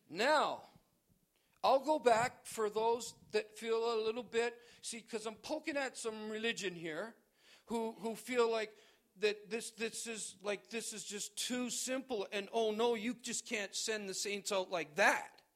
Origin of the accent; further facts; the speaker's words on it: Canada; born there; I knew that I was born in Canada. So I knew there was Canadians, and I lived close to the border.